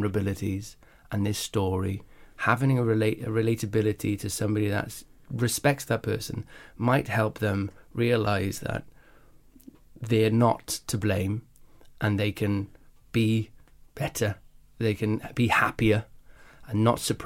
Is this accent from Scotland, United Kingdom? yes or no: no; Wales, United Kingdom; I grew up in Wales, if you put your hand up and had the right answer